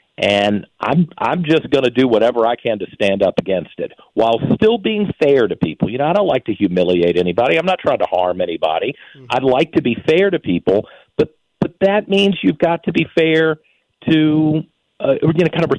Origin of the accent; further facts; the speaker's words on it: Virginia, United States; You know, I grew up in Virginia.